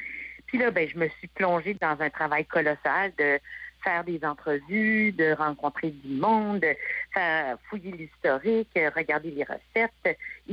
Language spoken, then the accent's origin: French; Montreal, Quebec, Canada; moi, je viens de la communauté anglophone de Montréal. Là, j'ai été élevée dans le West Island, dans la partie ouest de Montréal. Donc, j'étais jeune avec des anglophones puis des francophones.